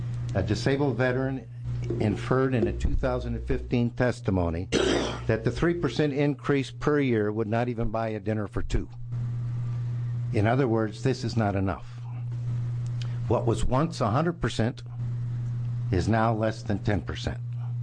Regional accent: Boring, Oregon, United States; I'm from Clackamas County also, from the community known as Boring.

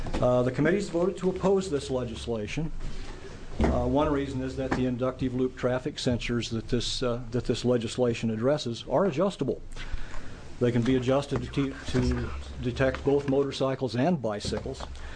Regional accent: Jefferson, Oregon, United States; from Jefferson, Oregon

